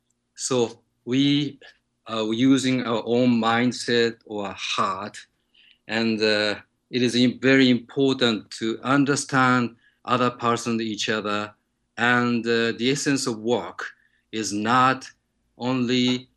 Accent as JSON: {"language": "English", "country": "Japan", "said": "So of course I'm from Japan"}